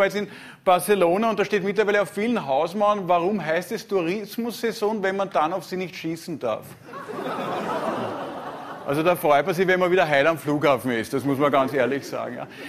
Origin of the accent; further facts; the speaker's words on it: Austria; Man hat ja oft Angst, gerade als Österreicher, wir haben immer Angst.